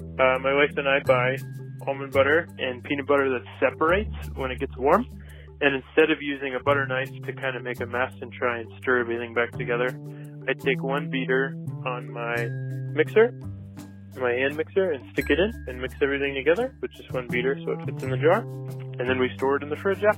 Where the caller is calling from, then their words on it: Duluth, Minnesota, United States; from Duluth, Minnesota